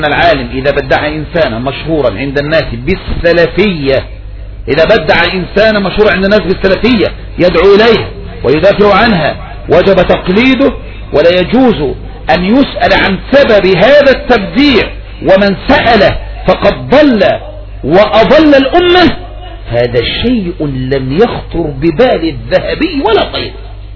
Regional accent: Egypt; الإرهاب الذي جعلته في الأمة في بلدنا مصر

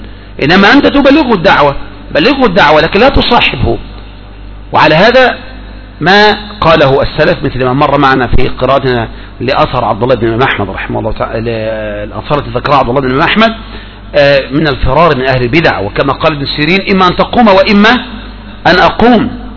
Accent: Egypt; لا، يوجد الواحد عندنا في مصر بعض الافراد افضل من الاف الافراد

